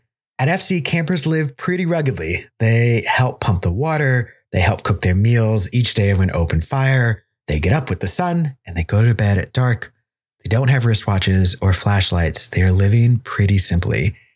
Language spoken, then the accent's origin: English; Texas, United States; I was never a camper. I grew up in Texas, didn't really know that this sort of camp existed.